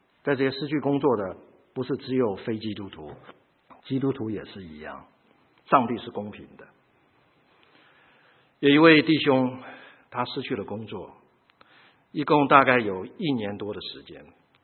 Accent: China; 我们中国人不大喜欢讲这件事情

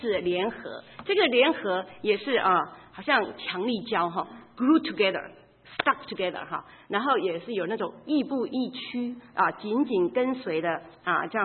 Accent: China; 我知道我们中国人都比较保守

